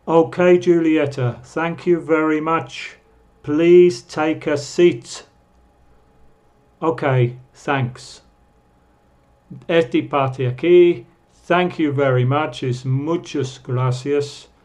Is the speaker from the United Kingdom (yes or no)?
yes; England, United Kingdom; Spanish is a second language; Generalmente yo, como soy de Inglaterra, en este curso uso el vocabulario británico